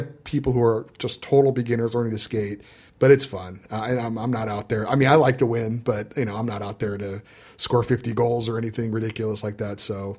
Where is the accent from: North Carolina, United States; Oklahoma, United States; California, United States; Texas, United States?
California, United States; also born or lived in Hawaii; I was born in Hawaii. My dad was in the military. And then when I was very young, I moved to California. I've been here ever since.